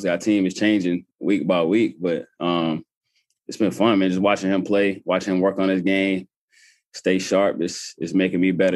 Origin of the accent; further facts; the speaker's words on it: Charlotte, North Carolina, United States; Yeah, I mean, we grew up in Tobacco Row right up the street in Charlotte.